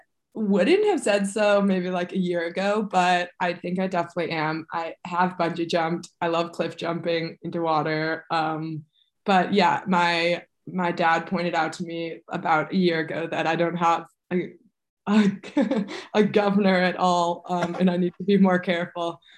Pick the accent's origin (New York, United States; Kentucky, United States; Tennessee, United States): New York, United States; Buffalo; they used to call me … just because it was funny that I was from Buffalo, because no one's really from there in the ski world.